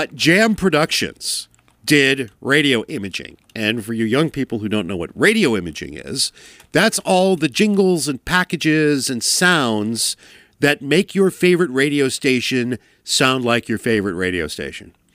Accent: United States; Having grown up as an American, I am concerned when only my genitals are wet.

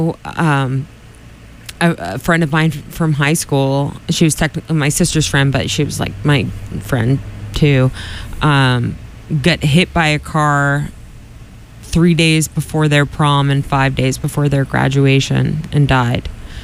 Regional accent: Quincy, Massachusetts, United States; the reason that I noted this story is I grew up in Quincy

